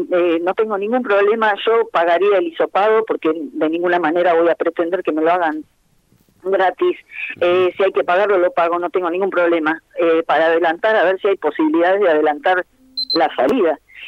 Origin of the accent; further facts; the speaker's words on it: San Fernando, Buenos Aires Province, Argentina; yo soy de San Fernando, de zona norte de la provincia de Buenos Aires.